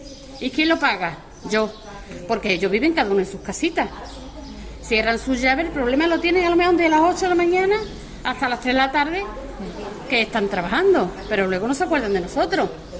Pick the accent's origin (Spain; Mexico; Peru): Spain; porque yo ya me veo en su caso y soy española.